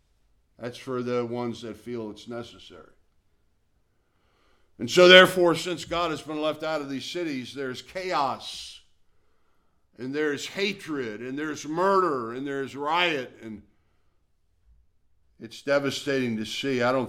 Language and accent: English; Milwaukee, Wisconsin, United States; When I was growing up in Milwaukee, my parents, of course, as you know, they went to church for maybe a year and then they stopped, but they sent us to church.